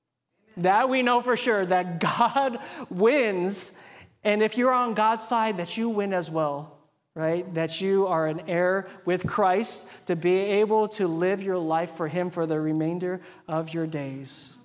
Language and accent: English; Hawaii, United States; When I was growing up in Hawaii, much like the East Coast, we got a lot of hurricanes.